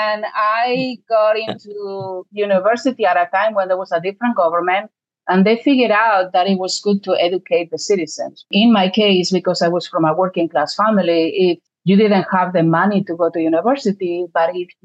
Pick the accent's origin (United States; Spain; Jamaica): Spain; Barcelona, Catalonia; By accident of geography and history, I was born and raised in Barcelona.